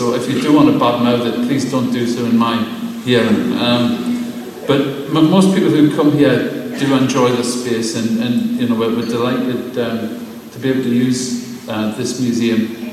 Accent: Newcastle upon Tyne, North East England, United Kingdom; it is actually true, I am a Geordie.

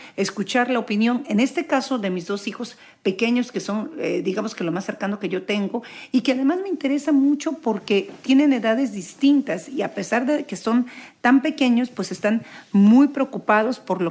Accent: Mexico; moved away as an adult; now in United States; Yo, en mi caso particular, nací en México, me crié en México, me eduqué en México y llegué a este país cuando tenía 21 años.

